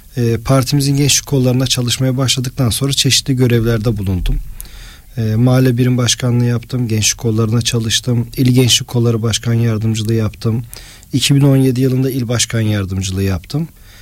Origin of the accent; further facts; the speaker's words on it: Gazipaşa, Antalya, Turkey; Bizim Gazipaşa ilçemiz çok keyifli bir ilçe, çok renkli bir ilçe.